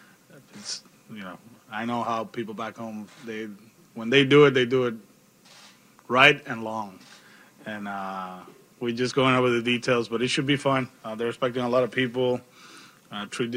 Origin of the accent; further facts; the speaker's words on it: Puerto Rico; Yeah, everything in my hometown. I actually talked to the governor right after we won, and I say, hey, I can go to, you know, to La Fortaleza to, you know, meet you